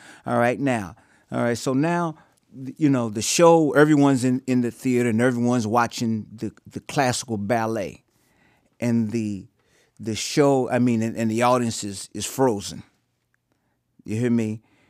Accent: Portland, United States; I grew up in Portland. And when I grew up in Portland, it was 99.9% white.

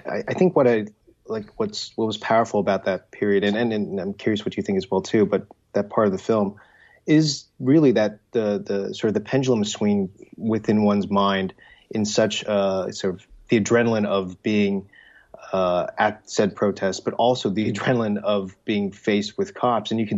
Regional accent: United States; You know, I'm Asian American, so I don't come from or see a perspective as closely to her

